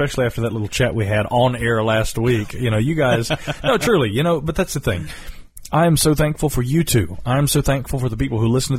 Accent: North Carolina, United States; You know, I grew up here in Western North Carolina, spending summer evenings around a campfire with my parents telling me stories about Bigfoot and things like that.

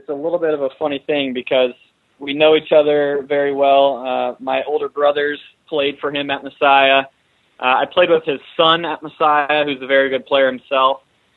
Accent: Cleveland, Ohio, United States; now in Pittsburgh, United States; I haven't spent a ton of time in Pittsburgh, mostly because I'm from Ohio. I'm from Cleveland

